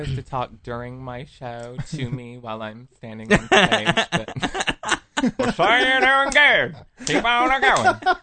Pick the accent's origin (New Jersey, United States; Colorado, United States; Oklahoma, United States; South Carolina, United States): Oklahoma, United States; Cordell; I grew up in Cordell, Oklahoma.